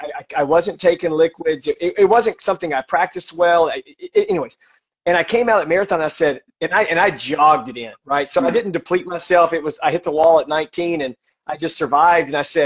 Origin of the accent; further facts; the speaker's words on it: Texas, United States; being in Texas, we're from Texas, we always do something in Houston.